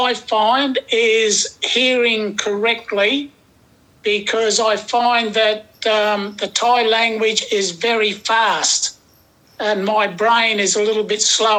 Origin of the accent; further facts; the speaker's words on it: Australia; Thai is a second language; now in Thailand; ยินดีที่ได้รู้จักครับผมมาจากประเทศออสเตรเลียตอนนี้ผมอยู่มูแวงเพชรบูรณ์